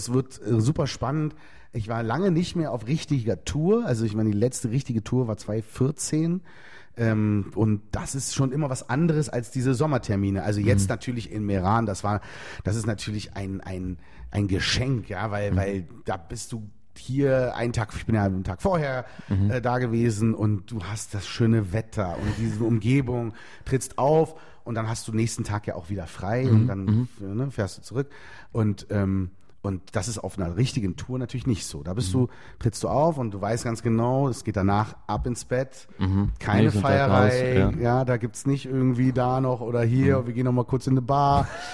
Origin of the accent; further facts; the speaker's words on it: Berlin, Germany; Also ich komme aus Berlin.